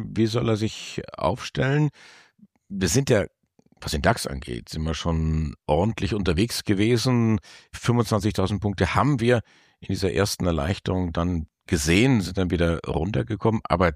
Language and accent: German; Bavaria, Germany; werde ich dann zu euch stoßen als Oberfranke